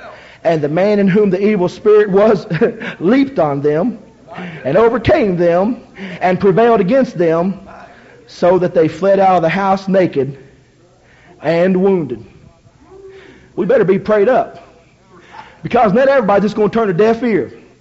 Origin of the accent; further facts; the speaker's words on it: Ohio, United States; I always tell the story that I'm Kentucky roots, raised in Ohio. And be honest with you, I don't like to claim the Buckeye State.